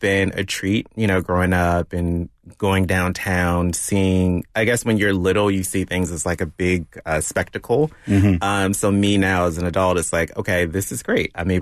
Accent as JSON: {"language": "English", "town": "Baltimore", "region": "Maryland", "country": "United States", "tie": "born or raised there", "said": "It was 95 degrees the other day, and now I'm here in Baltimore, raining, my hometown."}